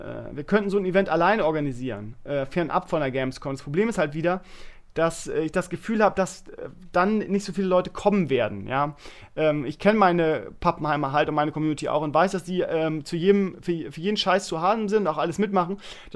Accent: Bremen, Germany; Ich bin ja jetzt wieder regelmäßig in Bremen. Das ist ja auch meine alte Heimat, wisst ihr. Ich bin ja mit Leib und Seele Bremer.

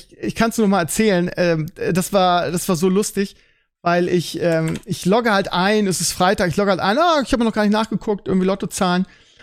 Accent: Bremen, Germany; Das ist halt, als Bremer ist das halt eine pure Erektion.

